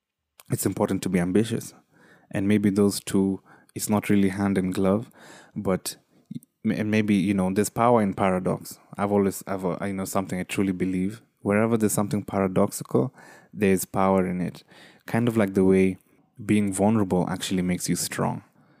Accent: Kenya; But as a Kenyan, you know, as a third worldian, I just felt like this is another way where I don't limit myself to my locality.

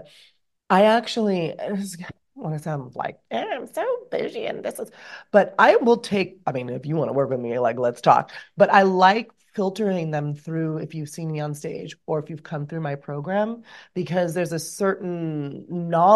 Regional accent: California, United States; but when I say I'm from California, they also kind of guess what they're going to get.

